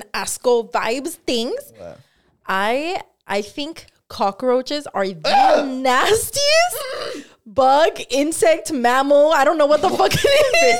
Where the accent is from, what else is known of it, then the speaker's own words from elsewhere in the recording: Watsonville, California, United States; We're from Watsonville, right? Uh-huh. A little town up north.